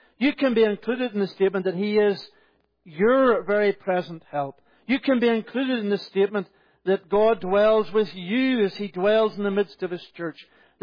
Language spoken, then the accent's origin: English; Northern Ireland, United Kingdom; I grew up in Northern Ireland, on the north coast of Northern Ireland, and the Atlantic coast.